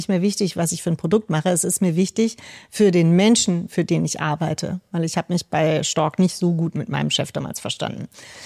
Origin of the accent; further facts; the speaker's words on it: Frankfurt, Hesse, Germany; ich komme aus Frankfurt